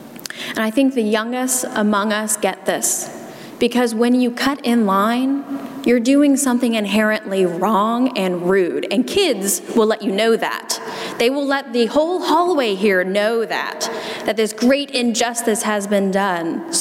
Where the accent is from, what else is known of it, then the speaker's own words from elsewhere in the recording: South Carolina, United States; accent: South Carolina; And in my South Carolina accent, I'm going to say Bethsaida a lot, so I apologize for that.